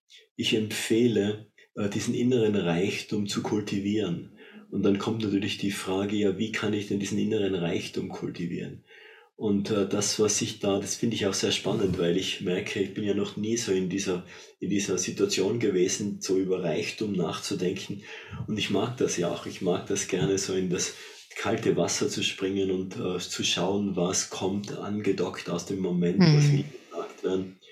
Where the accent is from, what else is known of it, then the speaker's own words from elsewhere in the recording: Tyrol, Austria; Und das möchte ich auch für Tirol als Tiroler ins Spiel werfen, im Herzen der Alpen, da sind wir zu Hause.